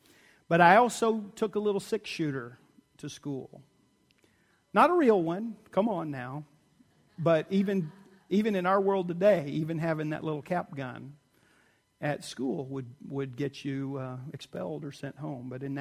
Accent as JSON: {"language": "English", "region": "Texas", "country": "United States", "tie": "born or raised there", "said": "I grew up in Texas."}